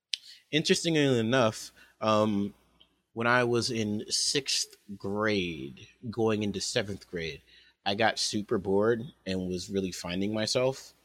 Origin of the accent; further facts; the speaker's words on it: Indianapolis, Indiana, United States; also born or lived in Jackson, Mississippi; I am from Indianapolis, Indiana, raised in Jackson, Mississippi, moved back to Indianapolis, Indiana. I'm 26.